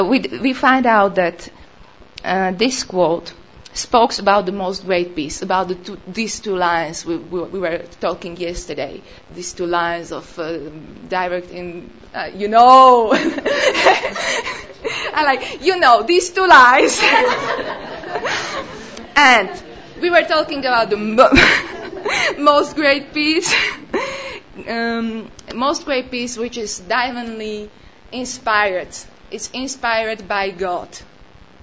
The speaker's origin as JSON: {"language": "English", "country": "Slovakia", "second_language": "English", "said": "She's from Italy, I am from Slovakia. We both speak English"}